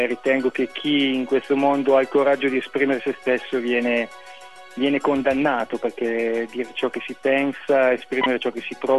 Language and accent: Italian; Aosta Valley, Italy; io sono valdostano e non so se si sa, ma noi qui in Valdosta abbiamo il primato di alcolismo